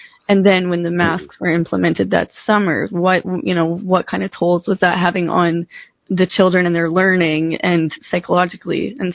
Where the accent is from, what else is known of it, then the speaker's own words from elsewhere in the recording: Grand Manan Island, New Brunswick, Canada; I'm from Graminan Island, New Brunswick, and we actually, it's like population, I don't know, 2,400 people.